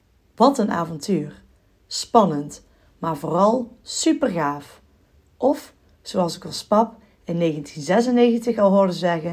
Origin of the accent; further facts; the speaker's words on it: Someren, North Brabant, Netherlands; Geboren en getogen in Someren ben ik na mijn studie aan de Kunstacademie in Rotterdam als artdirector aan de slag gegaan bij een reclamebureau in Amsterdam.